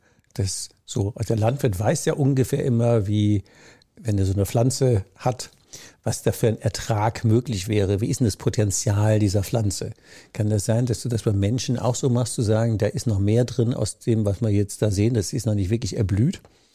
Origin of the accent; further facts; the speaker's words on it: North Rhine-Westphalia, Germany; wir sind beide Rheinländer